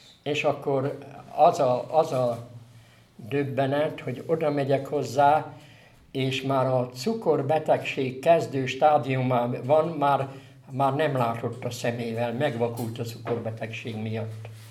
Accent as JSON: {"language": "Hungarian", "town": "Nagykanizsa", "region": "Zala", "country": "Hungary", "said": "utána hazafelé Nagykanizsára, mert nagykanizsai vagyok"}